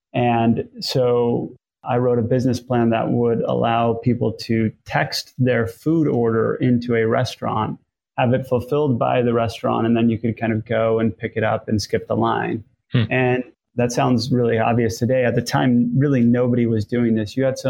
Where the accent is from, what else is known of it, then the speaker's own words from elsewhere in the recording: Northeast, United States; Growing up in the Northeast, I kind of always believed that I would go into either consulting or kind of investment banking, Wall Street.